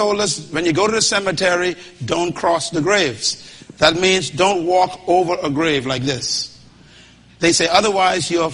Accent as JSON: {"language": "English", "town": "Nassau", "region": "New Providence", "country": "Bahamas", "tie": "born or raised there", "said": "As a little boy growing up in Baintown, we were told not to walk over graves."}